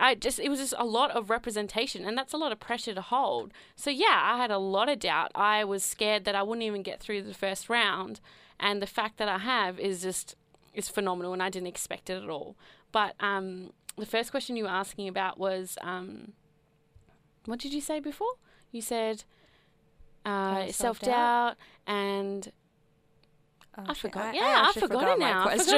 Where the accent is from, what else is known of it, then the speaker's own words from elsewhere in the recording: Australia; Is it, you know, my birth that makes me Australian? Is it my accent?